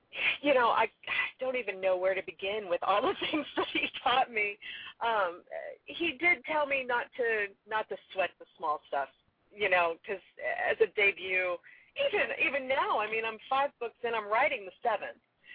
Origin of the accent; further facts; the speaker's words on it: Colorado, United States; I grew up out in Colorado, kind of in the wilds. We were on a Pikes Peak National Forest. So we're in the woods.